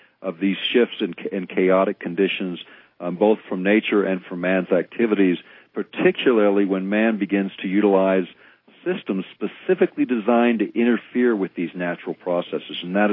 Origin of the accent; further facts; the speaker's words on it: Alaska, United States; You know, when I grew up in Alaska as a young kid, by October, we always had snow on the ground